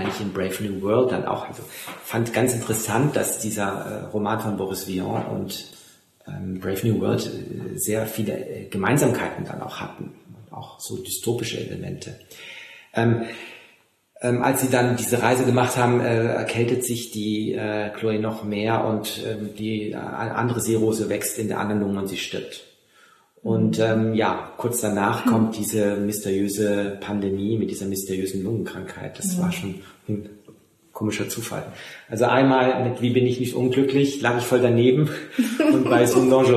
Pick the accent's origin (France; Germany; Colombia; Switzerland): France; Aber ich bin ja auch in Frankreich aufgewachsen.